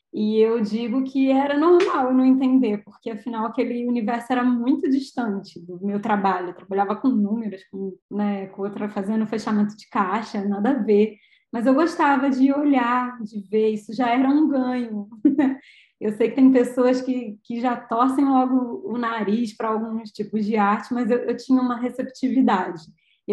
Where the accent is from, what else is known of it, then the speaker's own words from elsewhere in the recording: Rio de Janeiro, Brazil; Sou carioca.